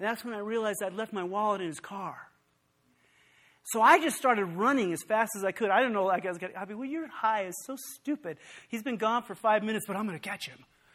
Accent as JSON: {"language": "English", "region": "Nevada", "country": "United States", "said": "because I'm from Nevada. So by the time, like, pot gets to Nevada, it's like a bale of straw hay."}